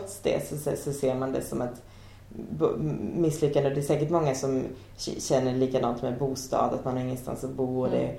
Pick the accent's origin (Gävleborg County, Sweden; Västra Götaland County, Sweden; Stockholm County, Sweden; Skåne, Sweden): Västra Götaland County, Sweden; Vänersborg; Men det är ju inte, det är inte mer hot och springa runt på gatan i Vänersborg där jag kommer ifrån.